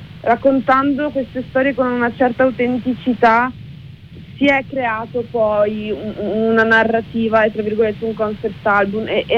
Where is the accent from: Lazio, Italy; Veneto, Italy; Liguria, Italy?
Veneto, Italy; Schio; Schio, che è il mio paese d'origine